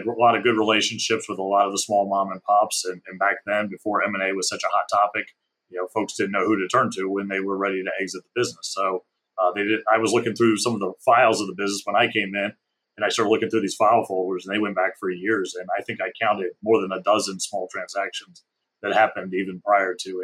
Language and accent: English; Baltimore, Maryland, United States; also born or lived in Carolinas; No, I'm not from New Jersey. I was actually born and raised in Baltimore, pretty much all the way up through high school. Went to school in Western Maryland. And then my parents relocated to the South.